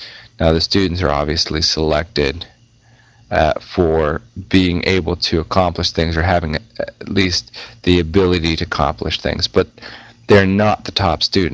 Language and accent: English; Pennsylvania, United States; I used to be from Western Pennsylvania, now I'm from Eastern Carolina.